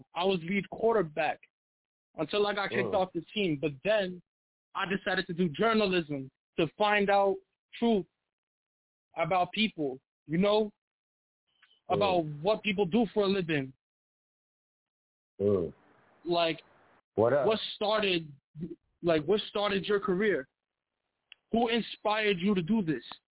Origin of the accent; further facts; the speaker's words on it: Bronx, New York, United States; I'm from Bronx, New York.